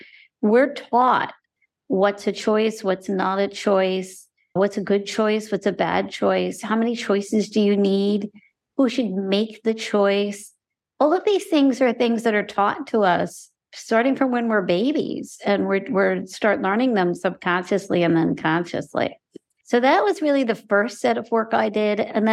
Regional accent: United States; I am somebody who grew up going blind. And I'm also Indian American.

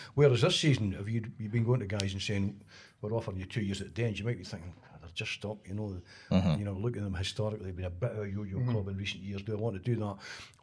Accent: Scotland, United Kingdom; If somebody say to me, you know, where are you from? I wouldn't say I'm a Taysider.

